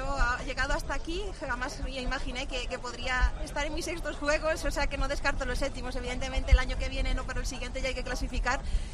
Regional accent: Aldán, Galicia, Spain; gracias a mi pueblo Aldán, Cangas, Ogrove

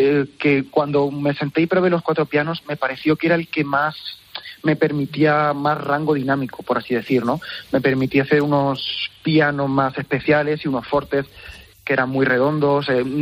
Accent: Albacete, Castilla-La Mancha, Spain; mi padre me llevaba aquí a la Fundación del Albacete Balompié, yo soy de Albacete.

